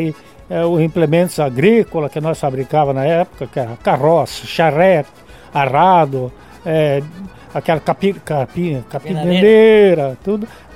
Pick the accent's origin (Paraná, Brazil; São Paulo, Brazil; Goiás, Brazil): Paraná, Brazil; Pato Branco; born there; Não, eu nasci em Pato Branco, na comunidade de Independência.